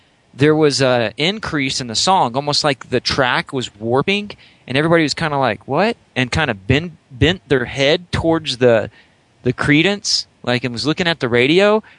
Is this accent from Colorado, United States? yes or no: no; Alabama, United States; I grew up in Alabama. That was almost practically shoved down my throat.